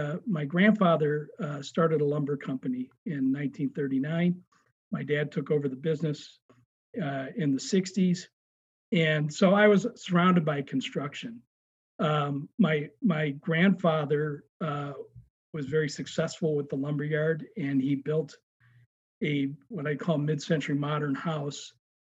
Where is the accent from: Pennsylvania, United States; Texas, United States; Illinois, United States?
Illinois, United States; River Forest; I grew up in the Chicago suburb of River Forest, and right next to it is Oak Park. Our house was five blocks from Oak Park.